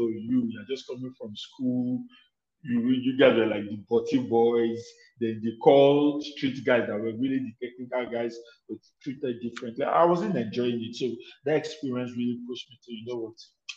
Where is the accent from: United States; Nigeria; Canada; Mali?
Nigeria; Yaba, Lagos; I grew up in Yaba. And Yaba, as you know, was the center of tech, as at the time where tech became a big thing in Nigeria, in Lagos, basically.